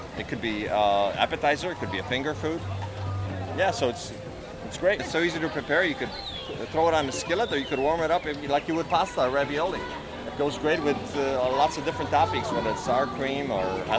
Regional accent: Poland

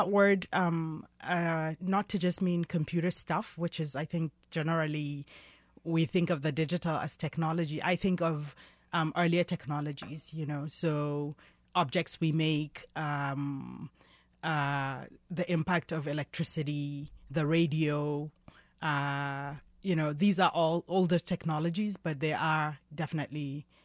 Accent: Northern Nigeria, Nigeria; also born or lived in United Kingdom; So I was born in Western Africa, and then I in northern part of Nigeria, and then I grew up there and in the UK back and forth.

